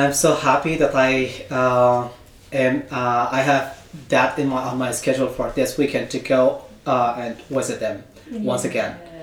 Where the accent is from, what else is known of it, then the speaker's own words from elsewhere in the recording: Afghanistan; now in Logan, United States; I am a refugee from Afghanistan. And I came to the U.S. In July 2022. The first city that I moved and resettled, that is Utah, and the city is called Logan.